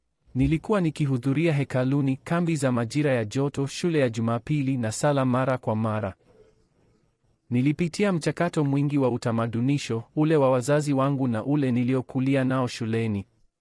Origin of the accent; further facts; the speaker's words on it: Toronto, Ontario, Canada; Nilizaliwa Toronto, nimelelewa hapa, lakini familia yangu ina asili ya Kihindi. Sehemu kubwa ya maisha yangu ilihusu mchanganyiko wa utamaduni wa Kanada na ule wa Kihindi nyumbani.